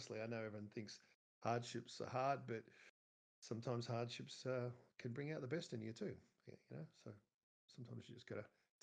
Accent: Queensland, Australia; And I came from Queensland down to where I've based my game, which is kind of irony.

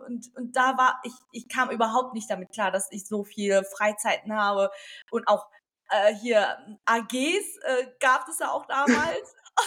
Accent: Hanoi, Vietnam; moved away; Ich kenne das auch nicht anders, vom Kindergarten bis hin, ich bin ja auch da jetzt zur Schule gegangen in Hanoi

